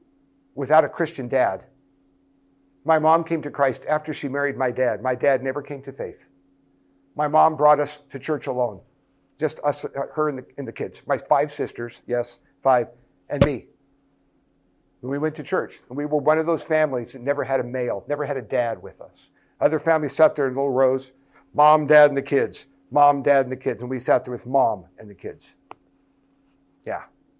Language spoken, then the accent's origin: English; United States; A lot of fights in my home country, USA right now, about different skin colors.